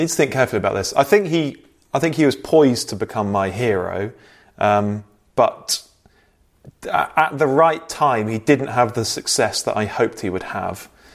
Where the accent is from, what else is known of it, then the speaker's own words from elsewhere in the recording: Bristol, South West England, United Kingdom; He's from Somerset, isn't he? I'm from Bristol.